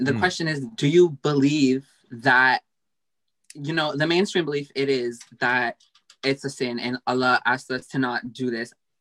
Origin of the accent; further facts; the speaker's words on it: United States; born there; I'm from Pakistan. Okay. I'm Pakistani. I was born in the US.